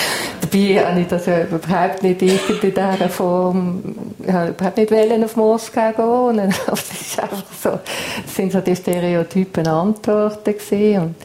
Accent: Basel, Basel-Stadt, Switzerland; Also als Teenager in Basel damals, das war noch spannend gewesen.

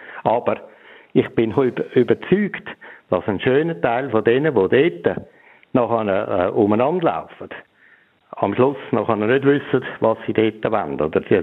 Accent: Zurich, Switzerland; ich selber bin aus der Stadt Zürich gewesen.

